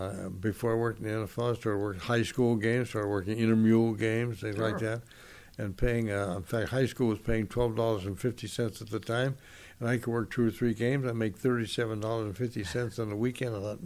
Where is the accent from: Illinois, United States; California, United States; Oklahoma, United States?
California, United States; San Gabriel; I grew up in San Gabriel, just 4 or 5 miles from the Rose Bowl. I went to Rose Bowl as a little kid.